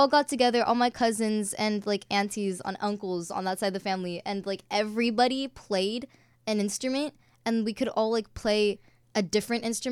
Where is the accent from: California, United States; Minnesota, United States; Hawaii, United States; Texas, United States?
Hawaii, United States; Hawaii and already been there for like a few generations. So my ethnicity is Filipino, but technically I'm Hawaiian.